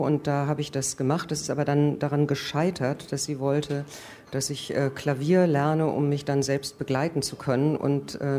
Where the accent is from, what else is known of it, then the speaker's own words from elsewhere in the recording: Rhineland, Germany; diese 50er Jahre im Rheinland, also gerade da, wo ich groß geworden bin, dieser Mief sich in die 60er noch sehr fortgesetzt hat. Also das war alles sehr katholisch, bin auch katholisch erzogen, das war sehr CDU geprägt auch.